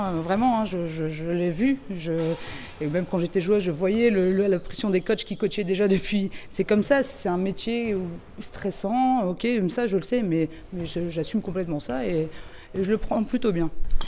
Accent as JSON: {"language": "French", "region": "Hauts-de-France", "country": "France", "tie": "born or raised there", "said": "Moi, je suis issue du Nord-Pas-de-Calais, hein, enfin du Pas-de-Calais, et donc c'est quand j'étais jeune"}